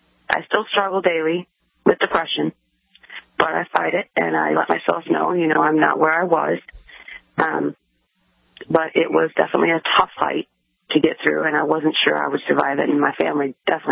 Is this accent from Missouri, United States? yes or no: no; Wisconsin, United States; born or raised there; moved away as an adult